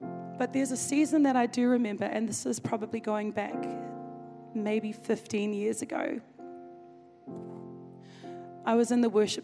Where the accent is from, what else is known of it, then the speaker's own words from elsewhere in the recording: New Zealand; moved away as an adult; When I first came to this church, I'm a Kiwi girl, so I'm from New Zealand. And I moved here because my husband, he got a contract. He was playing for Panthers.